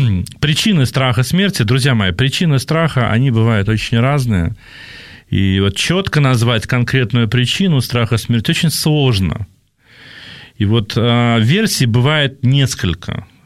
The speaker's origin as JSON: {"language": "Russian", "region": "Samara Oblast", "country": "Russia", "tie": "born or raised there", "said": "Я когда воспитывался в деревне в Самарской области"}